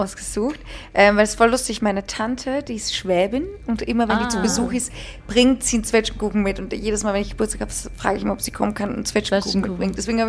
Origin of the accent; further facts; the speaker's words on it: Austria; Also in Österreich, ich bin ja Österreicherin, man sagt ja Jause bei uns.